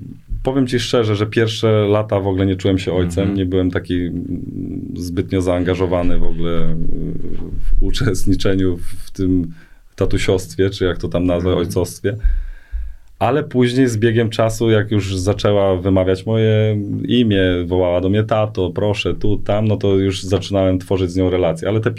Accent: Strzelin, Lower Silesian Voivodeship, Poland; Ja urodziłem się w Strzelinie, obok Wrocławia.

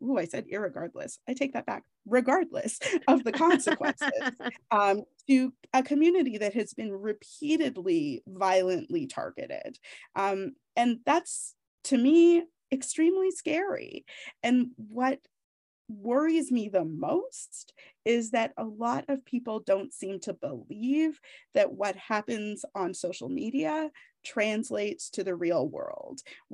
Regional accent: Toronto, Ontario, Canada; close to my heart, or was close to my heart, I should say, from when he was a Toronto Blue Jay. That's my hometown.

